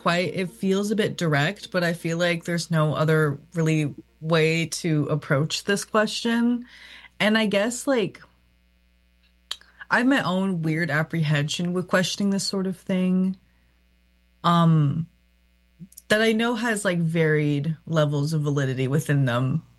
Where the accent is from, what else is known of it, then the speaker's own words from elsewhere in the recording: Toronto, Ontario, Canada; now in BC, Canada; I came from Toronto